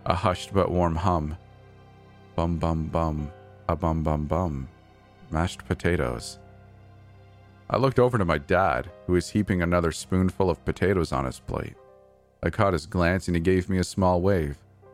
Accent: Washington, United States; who was based near my hometown on the outskirts of Seattle.

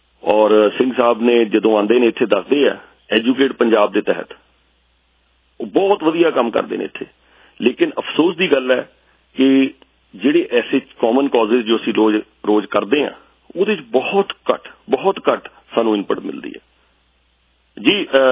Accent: Punjab, India; ਮੈਂ ਪੰਜਾਬ ਤੋਂ ਹਾਂ, ਮੈਂ ਇੰਡੀਆ ਤੋਂ ਹਾਂ, ਮੈਂ ਰਾਜਪੂਤ ਹਾਂ।

